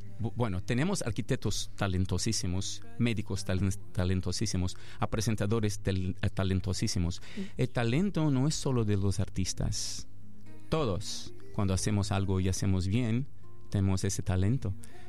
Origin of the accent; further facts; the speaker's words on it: Brazil; Spanish is a second language; yo soy de Brasil y en Brasil se escucha funk de lunes a lunes